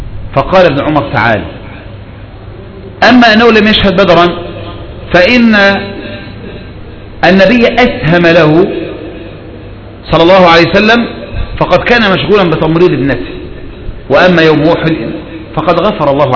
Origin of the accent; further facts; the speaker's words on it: Egypt; ولهذا من الذي ثبت المظاهرات عندنا في مصر يا إخواني؟